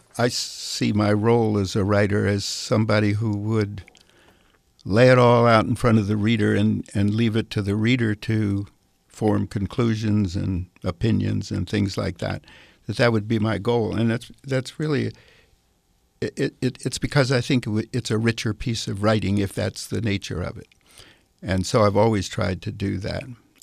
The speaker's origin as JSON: {"language": "English", "region": "New England", "country": "United States", "tie": "born or raised there", "said": "I grew up in canoes in New England and in a canoe tripping camp and all this, and in the woods of Maine and all that."}